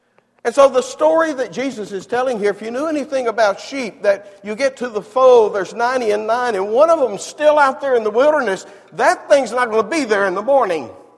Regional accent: Texas, United States; moved away; And I'm originally from Texas, you understand.

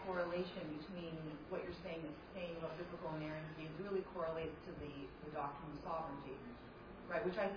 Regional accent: Canada; we're from Canada.

